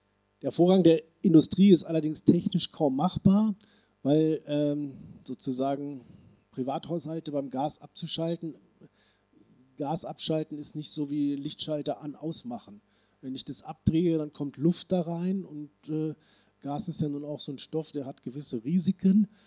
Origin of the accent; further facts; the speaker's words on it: West Germany, Germany; Also ich bin ja selber ein Wessi